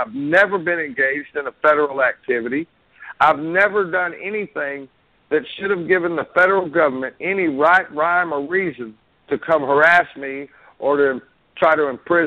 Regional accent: Dallas, Texas, United States; I was raised in Dallas. I was raised in a rough part of Dallas.

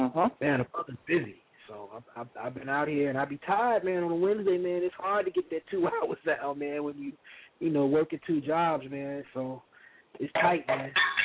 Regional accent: Chicago, Illinois, United States; I'm from Chicago.

